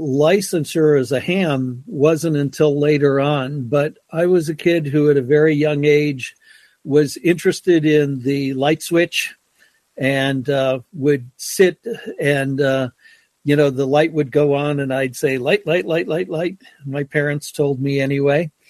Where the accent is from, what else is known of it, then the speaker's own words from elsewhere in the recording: Akron, Ohio, United States; Hometown was Akron, Ohio. I grew up in Akron, went to school there, finished high school there